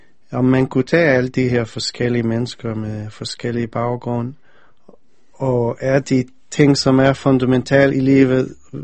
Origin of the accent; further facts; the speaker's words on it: United States; now in Denmark; da jeg voksede op i USA, så vi havde altid familie i Israel